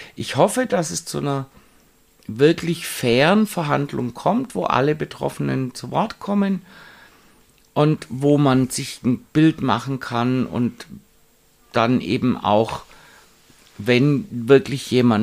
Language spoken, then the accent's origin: German; Munich, Bavaria, Germany; wir haben da als Münchner den Ruf, dass wir uns da sehr stur an unsere eigenen Vorgaben halten